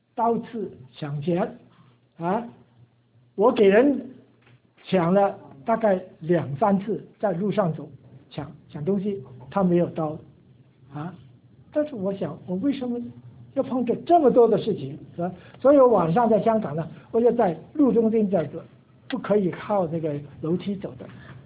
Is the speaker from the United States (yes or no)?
no; Guangdong, China; 我是广东人，在上海人当中你吃的苦加倍的苦啊